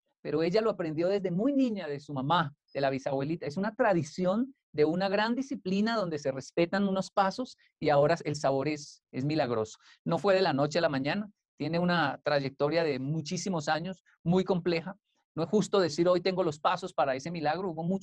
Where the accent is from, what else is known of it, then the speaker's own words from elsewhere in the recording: Japan; Sí, todo en Japón, porque mi adolescencia fue en Japón hasta los 24 años.